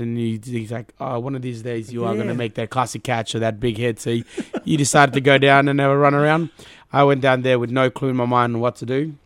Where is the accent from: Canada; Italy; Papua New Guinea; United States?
Papua New Guinea; Manus Island, Manus Province; now in Cairns, Australia; Originally, I'm from Papua New Guinea, from a small town called Manus Island. Nice. But I moved up here 2011 for school.